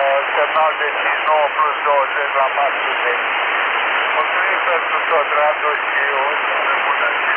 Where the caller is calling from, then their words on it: Câmpina, Prahova, Romania; din Câmpina.